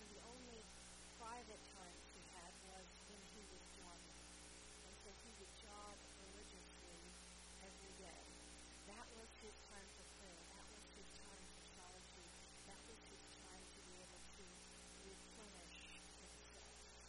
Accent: Greenville, United States; As many of you know, I grew up here in Greenville and at Trinity.

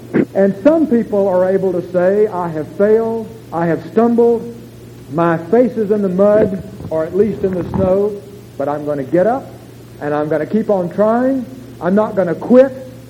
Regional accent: Florida, United States; very much like when I was a young man and growing up in the Everglades, we'd be down on some of those lonely rivers

